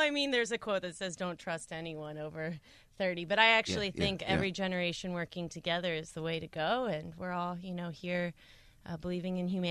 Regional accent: Washington, District of Columbia, United States; now in Asheville, United States; Washington, D.C.

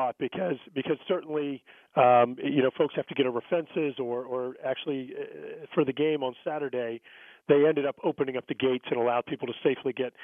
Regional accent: Baton Rouge, Louisiana, United States; I was born and raised in Baton Rouge. My father, everybody, my family went to LSU.

